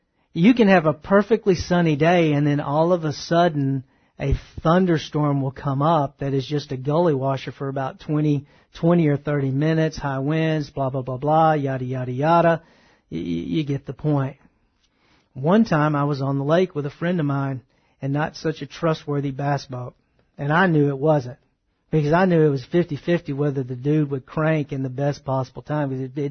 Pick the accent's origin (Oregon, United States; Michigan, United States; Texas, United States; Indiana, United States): Texas, United States; I spent quite a bit of time on the water because I grew up in East Texas and I like to bass fish.